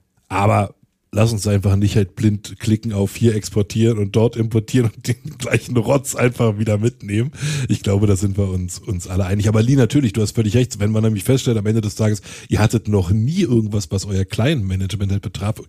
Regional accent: Berlin, Germany; Als Berliner kennt man das ja.

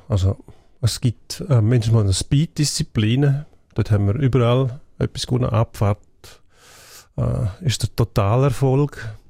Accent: Graubünden, Switzerland; in meiner Heimat, also Kanton Graubünden, wo die jetzt das Gefühl haben, bei uns sind immer Nebel.

